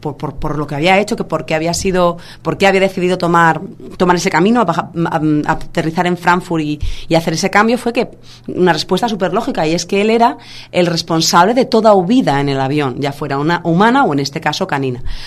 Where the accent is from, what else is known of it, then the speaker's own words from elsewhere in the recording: Spain; Es que la mayoría de los españoles yo creo que nos avergüenza.